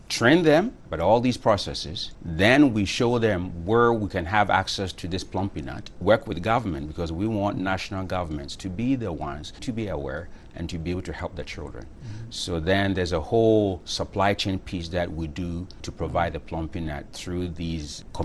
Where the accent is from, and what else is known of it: Ghana; born or raised there